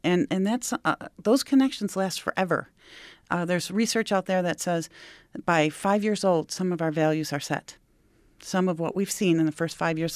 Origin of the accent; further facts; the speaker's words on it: Buffalo, New York, United States; It was in south of Buffalo. So I finished high school.